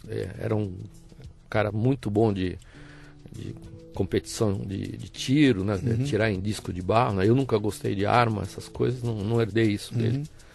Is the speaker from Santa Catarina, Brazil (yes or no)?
no; São Paulo, Brazil; born there; also born or lived in Paraty; Eu nasci em São Paulo, morei muitos anos em Paraty, hoje tenho meus negócios lá.